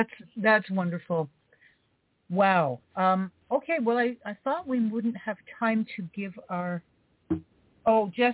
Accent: Canada; California, and I'm from Canada.

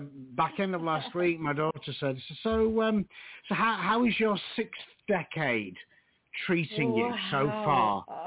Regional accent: England, United Kingdom; when I say I'm from England and they say, what, is that in London?

